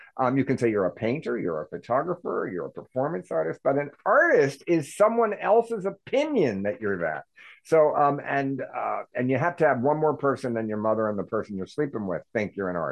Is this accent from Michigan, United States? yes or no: no; Baltimore, Maryland, United States; And somebody will come over to me and say, Oh, we're from Baltimore too. Like, I'm gonna say, oh, thank God. Thank God. I was so terrified being in this Paris airport without a Baltimore person.